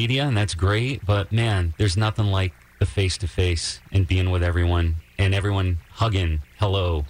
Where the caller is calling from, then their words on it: Melbourne, Florida, United States; I'm in sunny Melbourne, Florida.